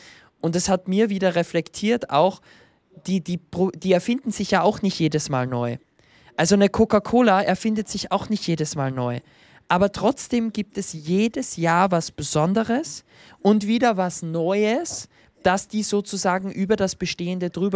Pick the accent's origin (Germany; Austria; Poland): Austria; Ich bin ja Österreicher.